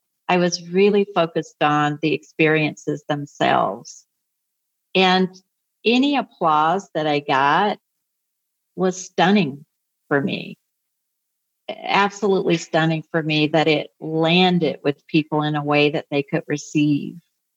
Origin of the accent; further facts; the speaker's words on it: the South, United States; when you have grown up in the way that I grew up in segregation in the South